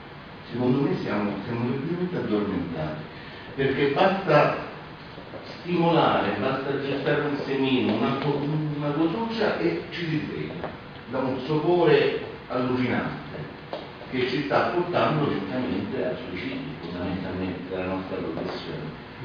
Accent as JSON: {"language": "Italian", "town": "Rome", "region": "Lazio", "country": "Italy", "said": "vengo da Roma come infermiere"}